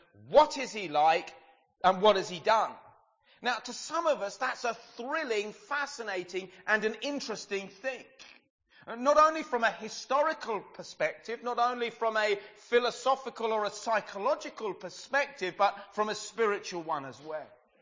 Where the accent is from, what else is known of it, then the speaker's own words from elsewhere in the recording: England, United Kingdom; We as English people are very, very different to the French, who are very different to the Spanish.